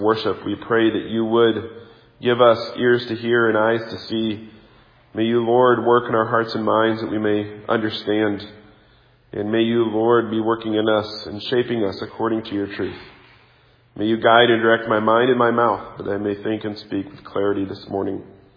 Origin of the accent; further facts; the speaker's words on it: Kansas, United States; I had never seen it, and growing up in Kansas, Leavenworth is a vastly different town than Leavenworth, Washington.